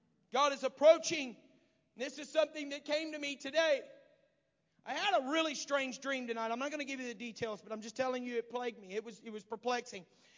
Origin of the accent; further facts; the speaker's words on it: Homosassa, Florida, United States; I was born and raised in Old Homosassa.